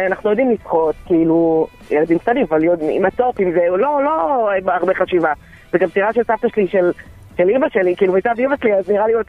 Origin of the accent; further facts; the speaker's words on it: Eilat, Southern District, Israel; אז ככה, כשהייתי קטנה נולדתי באילת, גרנו באילת